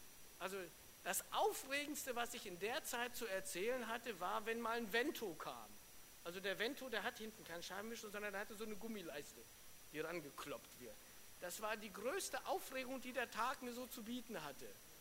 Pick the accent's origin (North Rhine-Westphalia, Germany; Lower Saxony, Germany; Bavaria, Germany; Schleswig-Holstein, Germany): Lower Saxony, Germany; Wolfsburg; Also wie ihr wisst, ich komme aus Wolfsburg